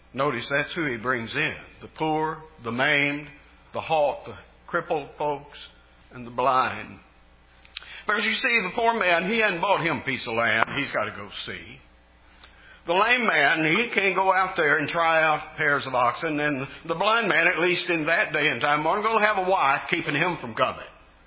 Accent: Texas, United States; When we rented land, typically on cotton farm back where I grew up in Texas

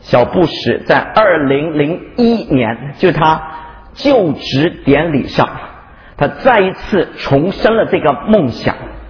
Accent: China; 对我们中国人来说啊，很陌生。

